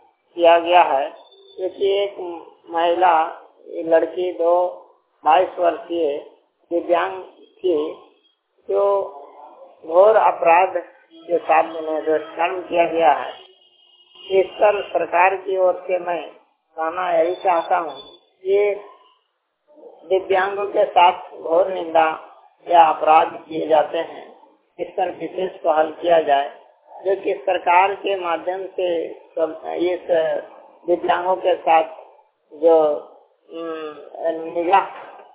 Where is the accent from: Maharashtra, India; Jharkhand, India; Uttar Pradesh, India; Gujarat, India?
Jharkhand, India; Fermo; पता फेरमो जिला बोकारो का निवासी हूँ।